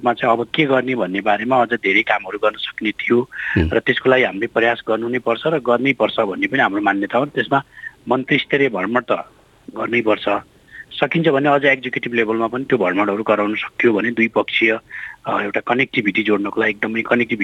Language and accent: Nepali; Chitwan, Bagmati, Nepal; मेरो घर चितवन हो